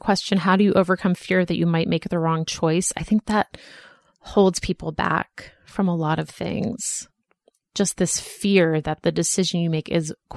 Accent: Boston, Massachusetts, United States; also born or lived in Philadelphia / New York; now in Los Angeles, United States; I grew up in Boston and I went to college in Philadelphia and then I lived in New York

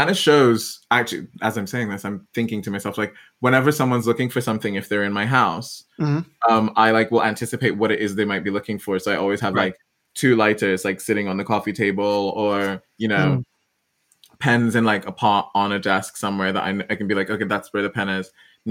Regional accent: Ghana; I'm Ghanaian by origin, moved around a lot, but like I'm Ghanaian. And so very West African upbringing.

